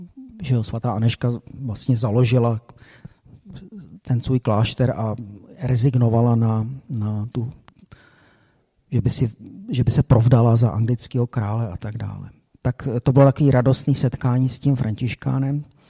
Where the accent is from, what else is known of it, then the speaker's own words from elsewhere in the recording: Bohemia, Czechia; on říkal, odkaď jste, a my, že jsme z Čech